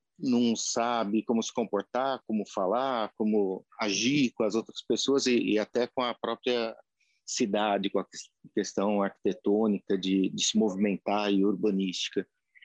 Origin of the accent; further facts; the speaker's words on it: São Paulo, Brazil; sou brasileiro de São Paulo, já vivi em alguns cantos outros do mundo